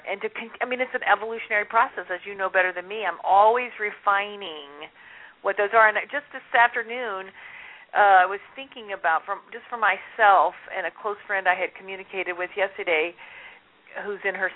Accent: the South, United States; On top of growing up in a Catholic family and community, I grew up in the South.

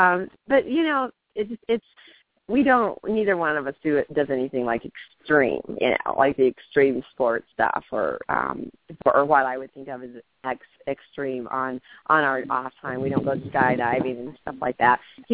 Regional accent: Midwest, United States; We're both from the Midwest, and we kind of have that same, you know, personality in common

